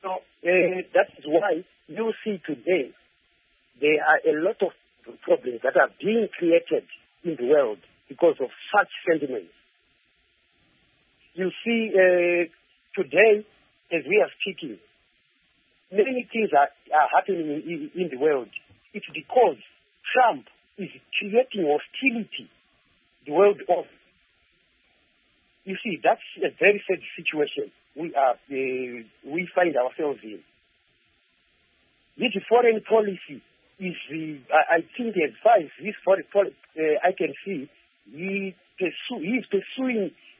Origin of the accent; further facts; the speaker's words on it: Mount Darwin, Mashonaland Central, Zimbabwe; from Mount Darwin.